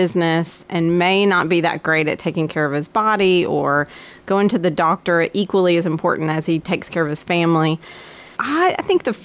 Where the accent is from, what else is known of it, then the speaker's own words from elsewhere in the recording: Murfreesboro, Tennessee, United States; Yeah, so I was born in Murfreesboro, local Mitchell Nelson, then Riverdale, back in the day when there was one middle school. So we all kind of know each other from then.